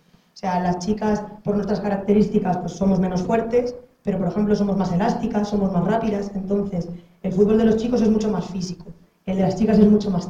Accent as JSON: {"language": "Spanish", "town": "Teruel", "region": "Aragon", "country": "Spain", "tie": "born or raised there", "said": "allí en Teruel, que es mi ciudad natal, y estuve jugando desde los 3 años hasta los 19 sin parar."}